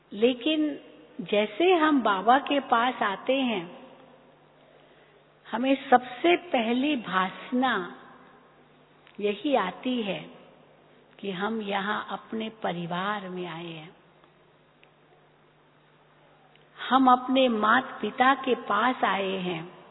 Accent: Mumbai, Maharashtra, India; मुंबई की रहने वाली हूँ, वहीं जन्म हुआ, पढ़ाई हुई मुंबई में

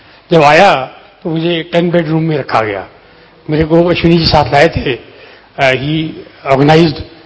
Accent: Faridabad, Haryana, India; मैं फरीदाबाद से आया हूँ।

